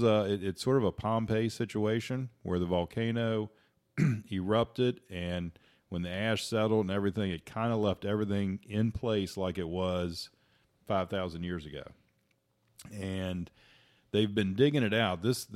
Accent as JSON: {"language": "English", "region": "West Virginia", "country": "United States", "said": "and of course we come from West Virginia where running water and outhouses are still not totally a thing of the past"}